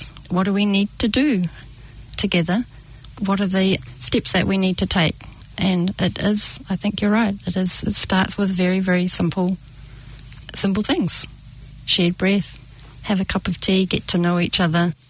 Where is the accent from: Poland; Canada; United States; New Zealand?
New Zealand; Stratford, Taranaki; I was brought up with in Stratford, which was a little town, very busy little town, and outlying farms.